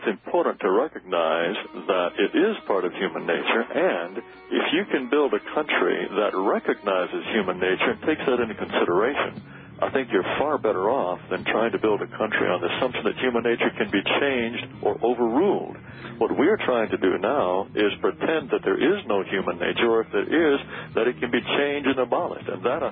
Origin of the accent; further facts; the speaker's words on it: Japan; moved away; Well, the fact of the matter is, I actually grew up in Japan